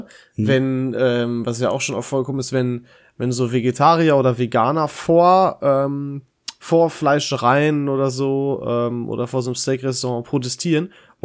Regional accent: North Rhine-Westphalia, Germany; jeder Jeck ist anders, wie man hier bei uns im Pott sagt.

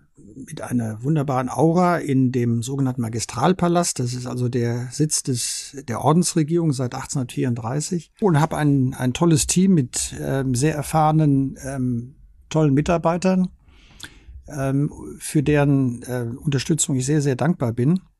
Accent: Germany; einen Minister aus Malta, also ein maltesischer Malteser, ein Italiener, ein Franzose und ich als Deutscher.

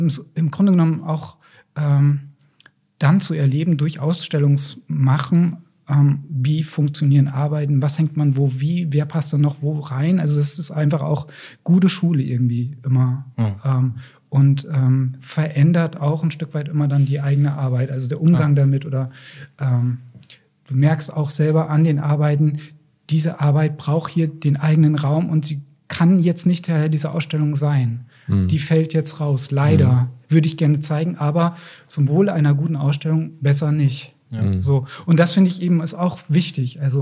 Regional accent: Fulda, Hesse, Germany; born there; Also es wird Ende März wird es eine Einzelausstellung in Fulda geben. Das ist ja mein Geburtsort so.

